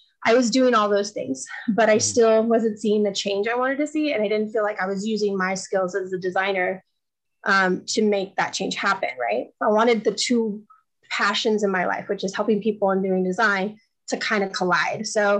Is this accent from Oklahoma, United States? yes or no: no; Glendale, California, United States; I am from California, specifically Glendale, California. I grew up here.